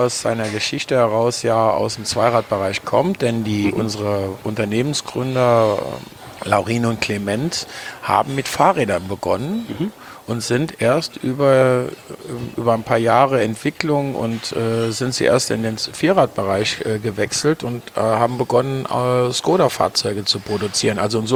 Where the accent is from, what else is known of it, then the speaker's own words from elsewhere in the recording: Trier, Rhineland-Palatinate, Germany; in meiner Heimatstadt Trier.